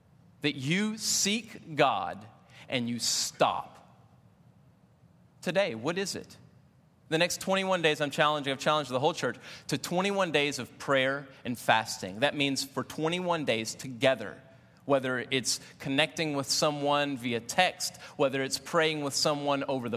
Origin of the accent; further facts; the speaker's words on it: Louisiana, United States; Though I'm not Cajun by descent, I grew up in Cajun land, and I love food.